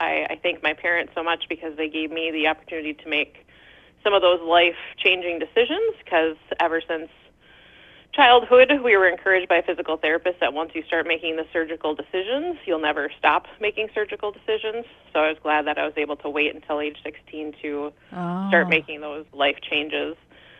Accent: Two Harbors, Minnesota, United States; I am born and raised in Two Harbors

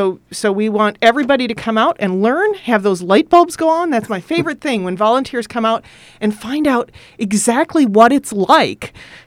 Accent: Minnesota, United States; I grew up in Minnesota, but I came here most recently from Washington State

